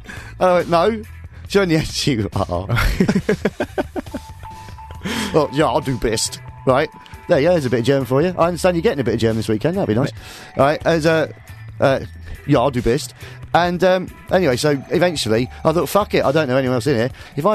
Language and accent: English; London, United Kingdom; I was brought up in the East End